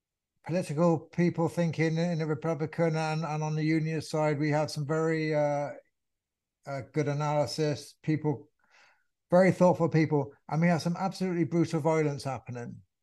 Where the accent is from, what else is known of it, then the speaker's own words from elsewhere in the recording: England, United Kingdom; accent: English; being an English accent, walking down the Falls Road, and then I visited Derry.